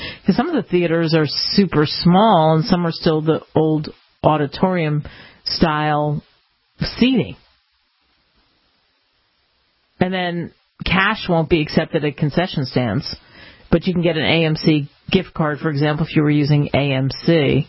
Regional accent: Philadelphia, Pennsylvania, United States; And I grew up in Philly, and this, of course, the land of crummy food.

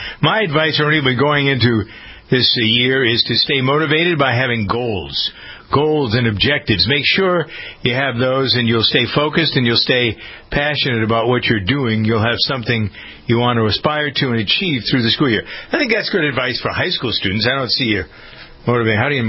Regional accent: Framingham, Massachusetts, United States; So schools have started here today in Framingham, my hometown.

